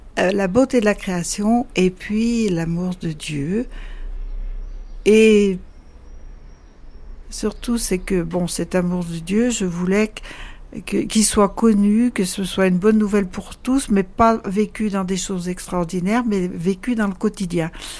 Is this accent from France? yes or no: yes; Dompierre-sur-Veyle, Auvergne-Rhône-Alpes, France; born there; Je suis née en 38 à Dompierre-sur-Velle, un petit village près de Bourg-en-Bresse.